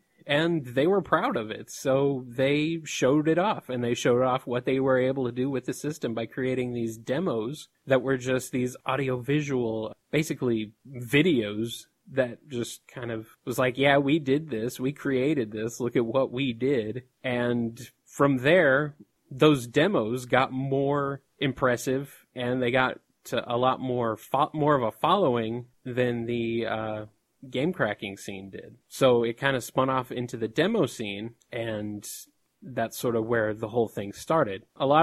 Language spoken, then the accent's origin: English; United States; but I'm American, so...